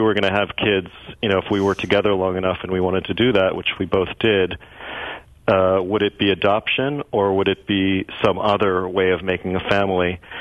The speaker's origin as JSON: {"language": "English", "town": "Ann Arbor", "region": "Michigan", "country": "United States", "tie": "born or raised there", "said": "I grew up in Ann Arbor, which is basically, you know, Madison."}